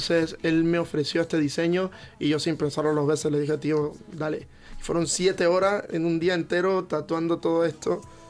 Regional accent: Venezuela; moved away; yo cuando salí de Venezuela salí con mis hermanos.

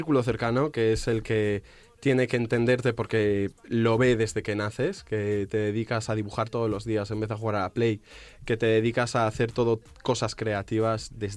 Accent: Lugo, Galicia, Spain; soy de Lugo, gente. En Lugo no existen salas de conciertos

